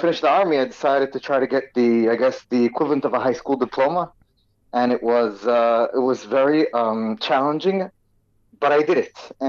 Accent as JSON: {"language": "English", "town": "Brooklyn", "region": "New York", "country": "United States", "tie": "born or raised there", "moved": "yes", "lives_now": "Israel", "said": "So I grew up in Brooklyn, New York, in the States. My mom was originally born in Israel, but moved to America and became a Baal Tshuva. So we grew up in a Hasidic community in Brooklyn"}